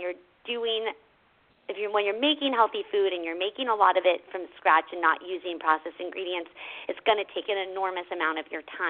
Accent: California, United States; Well, I grew up in California, you know, home of California Pizza Kitchen and all of these non-pizza pizzas.

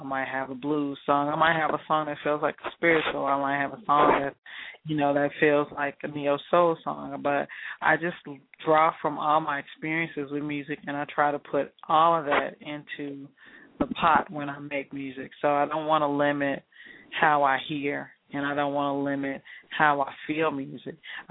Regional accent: Dallas, Texas, United States; we're both from Dallas, so I knew her from home.

